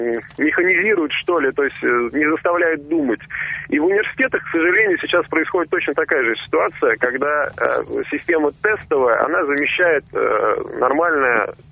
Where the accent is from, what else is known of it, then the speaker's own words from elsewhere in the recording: Tomsk, Tomsk Oblast, Russia; Я сам Томич, да.